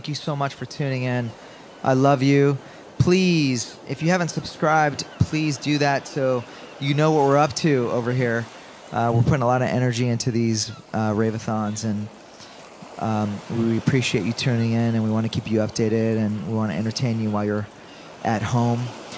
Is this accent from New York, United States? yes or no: no; Venice, California, United States; I'm down with Venice Beach, though. I grew up in Venice Beach.